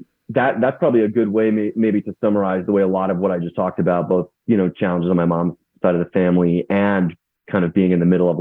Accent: Queens, New York, United States; So I grew up in Queens, New York, which, you know, is imprinted on my heart in many ways.

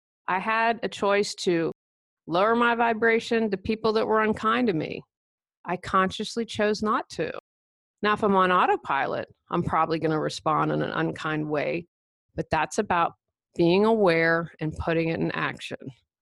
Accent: West Virginia, United States; I'm from West Virginia, so Mountaineers were on.

